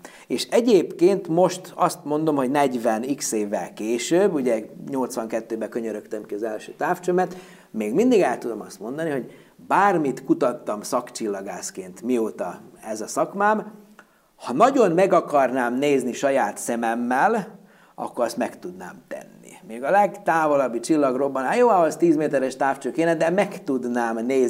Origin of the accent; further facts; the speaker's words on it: Horgos, Vojvodina, Serbia; moved away as an adult; also born or lived in Subotica; now in Szeged, Hungary; Hát a Vajdaságból. Vajdaságból. Egész konkrétan Horgosról, ami a Röszke-Horgos országhatárnak a déli oldalán. Ugye Szabadkán születtem, színésznőt szerettem, ugye Szabadkán jártam gimnáziumba 1991-ig, és aztán jöttem Szegedre a háború